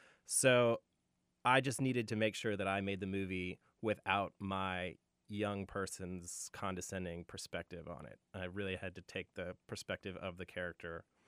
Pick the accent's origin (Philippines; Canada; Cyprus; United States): Cyprus; I grew up overseas in Cyprus. My parents were both missionaries, actually, and my mom's from Reno.